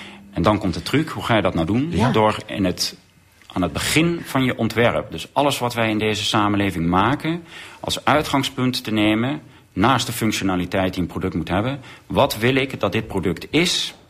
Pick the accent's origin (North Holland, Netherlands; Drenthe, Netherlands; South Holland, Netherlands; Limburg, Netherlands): Limburg, Netherlands; of ik ben opgegroeid in Zuid-Limburg. En het is een vrij mooie omgeving.